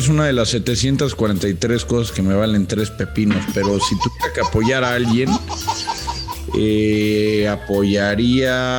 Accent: Querétaro, Mexico; en mi familia somos de Querétaro

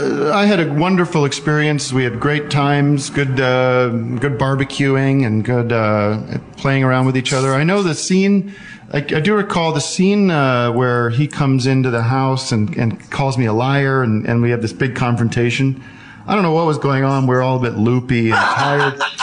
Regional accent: Brooklyn, New York, United States; Jesus, you know, I grew up in Brooklyn, and a lot of people, still live there.

